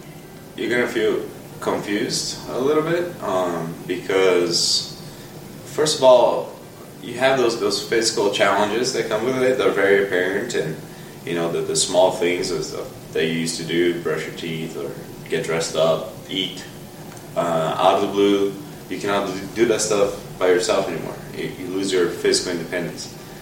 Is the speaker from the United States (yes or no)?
no; Brazil; I grew up in Brazil. That's where I was born and raised.